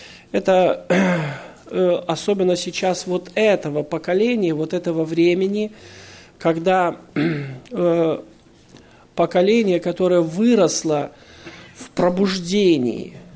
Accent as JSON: {"language": "Russian", "country": "Belarus", "also_born_or_lived": "Moldova / Ukraine", "moved": "as an adult", "said": "я приехал из Беларуси. Это моя родина, но в Молдавии я прожил больше, чем 30 лет. И какое-то время жил и на Украине, потому у меня много родин. И Украина, и Молдова, и Россия, где я тоже бываю."}